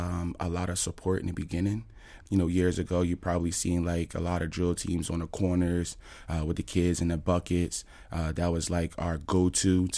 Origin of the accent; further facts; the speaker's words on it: Germantown, Pennsylvania, United States; Projects in Germantown. They had a drill team that used to practice in the back of the building.